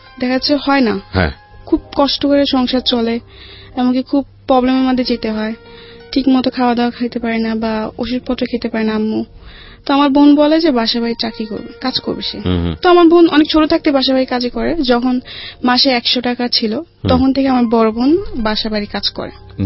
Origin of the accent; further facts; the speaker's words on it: Chittagong, Chittagong Division, Bangladesh; born there; আমার জন্মস্থান চিটাগাং, আমি ওখানে জন্মগ্রহণ করি। আর আমার দেশের বাড়ি হচ্ছে মমিসিং।